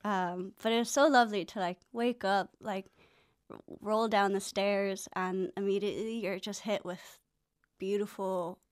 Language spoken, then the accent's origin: English; Hawaii, United States; now in Galway, Ireland; Yeah, I'm originally from Hawaii.